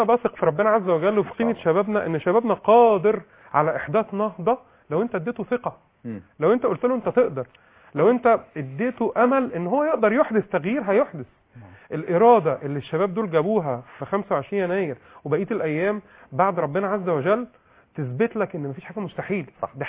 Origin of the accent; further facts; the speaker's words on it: Egypt; انا فخور ان انا مصري